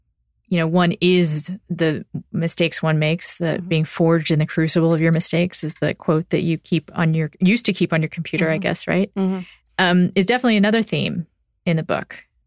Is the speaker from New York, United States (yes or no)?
no; Austin, Texas, United States; I'm from Austin, though. Yeah. So Austin is of course a little bit of a place.